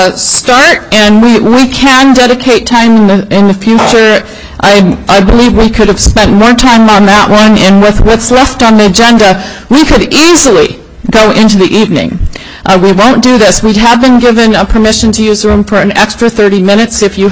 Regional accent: Mat-Su, Alaska, United States; it's no secret I come from the Mat-Su area

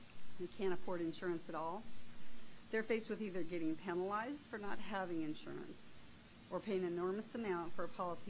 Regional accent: Fairbanks, Alaska, United States; born there; I was born in Fairbanks in 1958, and I've seen my fellow Alaskans support one another when it's been necessary.

